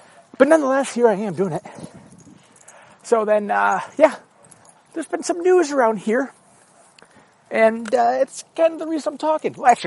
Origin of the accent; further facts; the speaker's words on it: Chicago, Illinois, United States; But I am a Chicagoan.